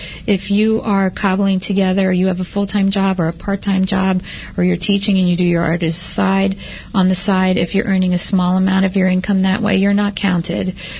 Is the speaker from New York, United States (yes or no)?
yes; New York, United States; I mean, I grew up in New York. I thought that.